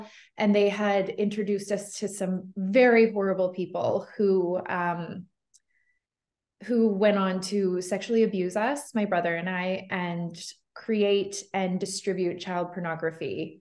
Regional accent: Prince George, British Columbia, Canada; now in Okanagan, Canada; I am from a small town in northern British Columbia in Canada, Prince George, and we recently moved to the beautiful Okanagan.

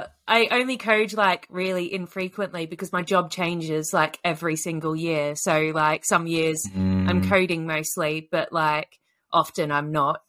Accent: Australia; I'm Australian, hell, like, of course I do.

